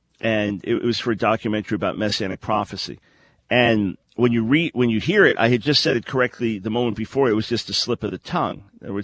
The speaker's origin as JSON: {"language": "English", "region": "New York", "country": "United States", "said": "I was a little ashamed, you know, being a New Yorker and being so cold."}